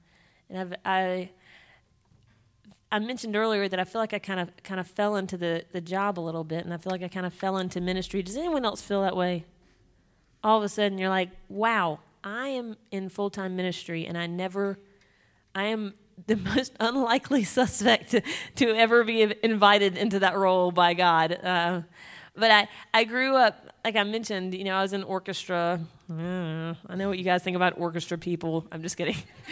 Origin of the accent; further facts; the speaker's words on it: Spartanburg, South Carolina, United States; I'm from Spartanburg, South Carolina, right down the road from here. But I grew up at Spartanburg High School